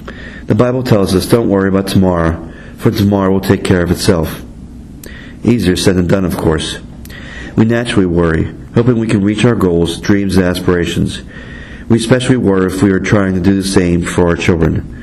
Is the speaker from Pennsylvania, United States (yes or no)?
yes; Monroeville, Pennsylvania, United States; I'm in my second year of studies here at Pittsburgh Theological Seminary, and I'm originally from Monroeville, Pennsylvania.